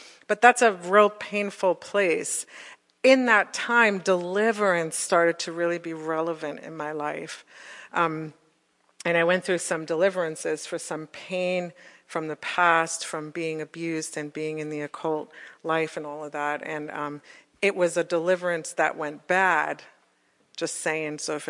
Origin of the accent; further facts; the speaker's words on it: New York, United States; also born or lived in Florida; now in Ohio, United States; I'm from New York. He's from Boston, and we lived in Florida.